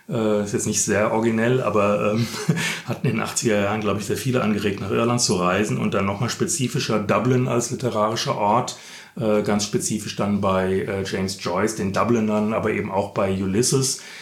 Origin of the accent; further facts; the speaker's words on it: Frankfurt, Hesse, Germany; ich bin ja in Frankfurt aufgewachsen, in Bockenheim natürlich zur Uni gegangen